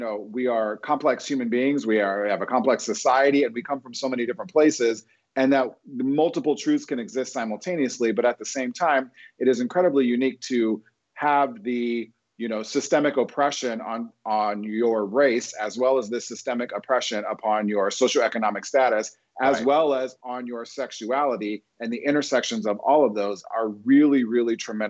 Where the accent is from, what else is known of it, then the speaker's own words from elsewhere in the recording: Nebraska, United States; But something about my being biracial, growing up in Nebraska, having half of me understanding sort of like white culture, white Midwest Protestant culture, there is a lot of privilege to that.